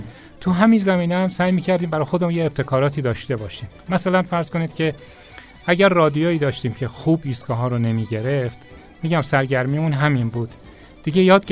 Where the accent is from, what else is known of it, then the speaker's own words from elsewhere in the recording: Tehran, Tehran Province, Iran; born there; من متولد 1336، 4 بهمن 1336 در تهران متولد شدم.